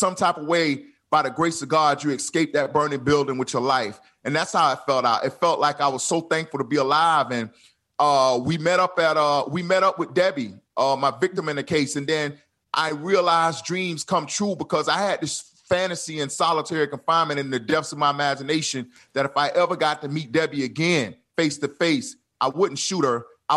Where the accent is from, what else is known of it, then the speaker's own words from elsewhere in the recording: Tampa, Florida, United States; looking out of the window at Tampa, my hometown, get smaller and smaller